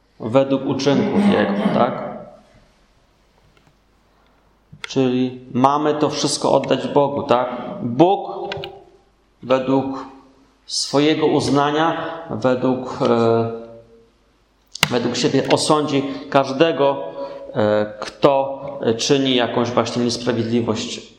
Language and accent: Polish; Silesian Voivodeship, Poland; Ja jestem góralem. Pochodzę ze Śląska Cieszyńskiego. No i pamiętam z dzieciństwa takie zimy, że nasypało dużo śniegu, nie?